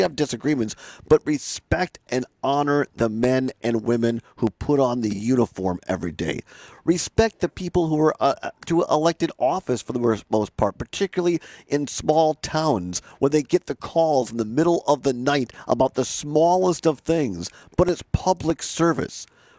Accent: Richland Center, Wisconsin, United States; but I guess growing up in Richland Center, where we did a lot, south of down in Grant County, almost near Dubuque, there's a place called Cuba City.

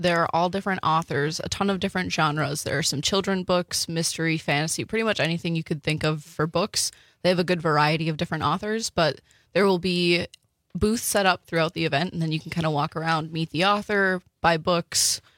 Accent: Michigan, United States; I am from Michigan.

